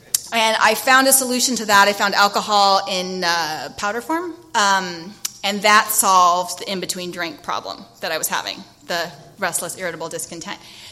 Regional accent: San Diego, California, United States; And I grew up here in San Diego.

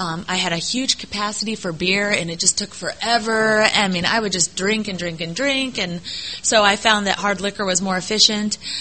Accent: Iowa, United States; I was born and raised in Iowa. I'm the oldest of three kids, and I have a mom and a dad.

